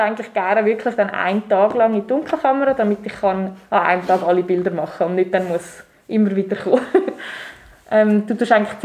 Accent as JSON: {"language": "German", "town": "Einsiedeln", "region": "Schwyz", "country": "Switzerland", "said": "Dort tue ich halt gerne so ein bisschen meine Heimat einfach festhalten. Ich mache ja auch jährlich so einen Kalender über Einsiedeln."}